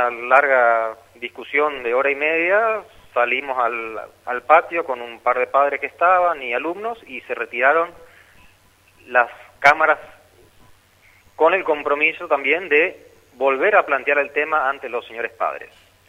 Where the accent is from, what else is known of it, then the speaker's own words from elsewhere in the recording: Montecarlo, Misiones, Argentina; born there; Yo soy nacido en Monte Carlo hace 48 años